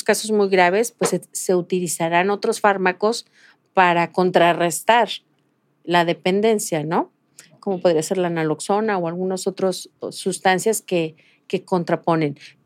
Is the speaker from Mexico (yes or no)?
yes; Guadalajara, Jalisco, Mexico; Digo, yo soy de Guadalajara toda mi vida, he vivido aquí.